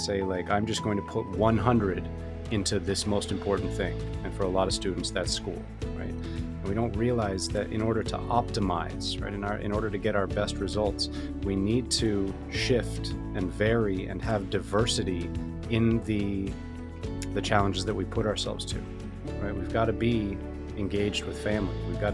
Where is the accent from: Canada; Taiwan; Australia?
Canada; Hey, I'm from Canada. It's not for me either.